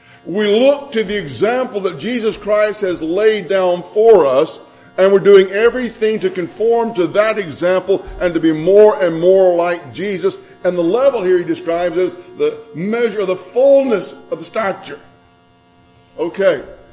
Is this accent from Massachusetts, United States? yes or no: no; Mississippi, United States; I'm from Mississippi. We only have small hills in Mississippi.